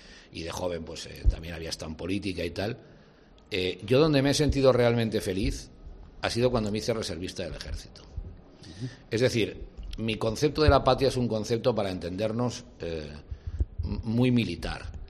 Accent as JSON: {"language": "Spanish", "town": "Barcelona", "region": "Catalonia", "country": "Spain", "said": "Ser barcelonés es mi forma de ser catalán. Y mi forma de ser... como catalán, soy español."}